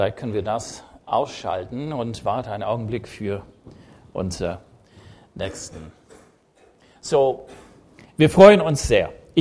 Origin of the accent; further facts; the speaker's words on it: United States; German is a second language; mein Akzent habe ich niemals aus der Welt getilgt, okay? Ist da halt und ab und zu ein bisschen USA-Satzbau, okay?